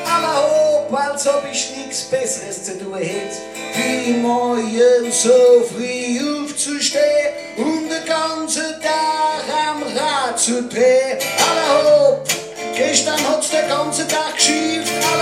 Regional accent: Mannheim, Baden-Württemberg, Germany; Ich komme aus Mannheim

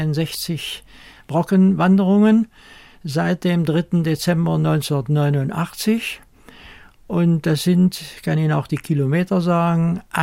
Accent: Wernigerode, Saxony-Anhalt, Germany; also born or lived in Bochum; Ja, geboren bin ich 1932 in Bochum. Aber ich bin dann schon seit 1934 wieder hier mit meiner Mutter in das Elternhaus gekommen, nach Wernigerode. Also ich bin eigentlich ein Harzer und wohne seitdem hier in einem alten Fachwerkhaus unterhalb vom Schloss am Burgberg.

